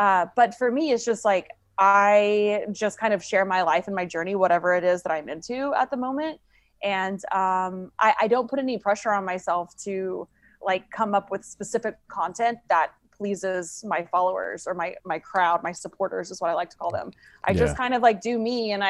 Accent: Tulsa, Oklahoma, United States; I rode my bicycle from Virginia Beach to Tulsa, Oklahoma, my hometown where I was from.

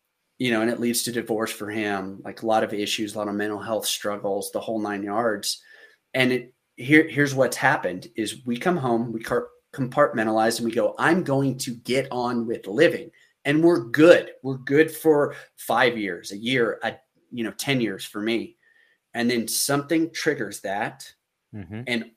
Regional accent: Oklahoma, United States; Because I'm from Oklahoma.

